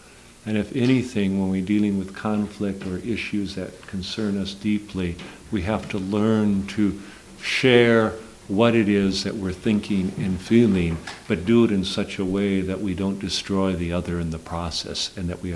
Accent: St. Cloud, Minnesota, United States; I'm from St. Cloud, Minnesota.

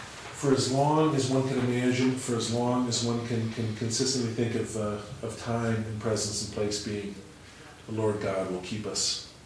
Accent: Arizona, United States; I grew up in Arizona. And one of the coolest things in Arizona is the mesquite tree.

